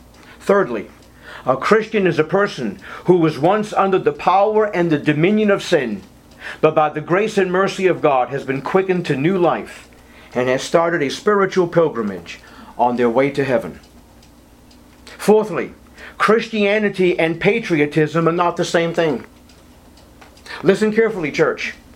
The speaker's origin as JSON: {"language": "English", "region": "East Coast", "country": "United States", "tie": "born or raised there", "said": "I was raised on the East Coast."}